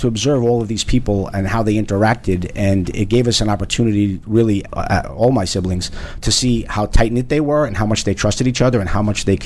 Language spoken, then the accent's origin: English; Brooklyn, New York, United States; I grew up in Brooklyn, New York.